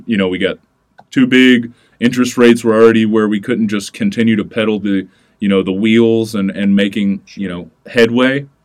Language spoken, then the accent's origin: English; Puryear, Tennessee, United States; now in Broken Bow, United States; I am from Paris, Tennessee. Born and raised, it's the best way to say it. Born and raised in Puryear, Tennessee. It's an even smaller town outside of Paris.